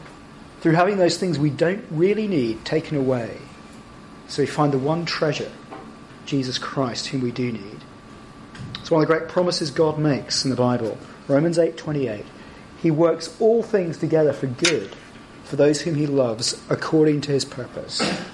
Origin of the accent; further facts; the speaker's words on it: Scotland, United Kingdom; moved away; I'd wanted to live back in Scotland. I came from Scotland originally, I should say that. I wanted to go back to Scotland for years and years. 2003, I made my first attempt to possibly move back there.